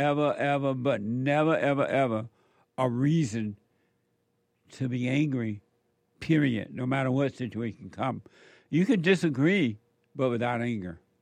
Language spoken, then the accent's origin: English; Alabama, United States; when I grew up in Alabama, which is like 2 hours away from Atlanta